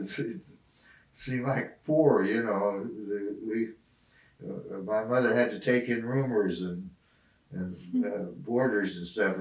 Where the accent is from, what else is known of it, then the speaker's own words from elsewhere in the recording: Colorado, United States; born there; I was born in Colorado